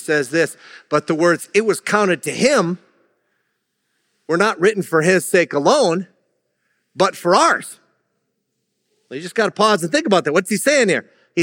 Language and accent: English; Minnesota, United States; I grew up on the Iron Range of Minnesota, which was primarily European, but it was all over the place European that had come to northern Minnesota to do mining.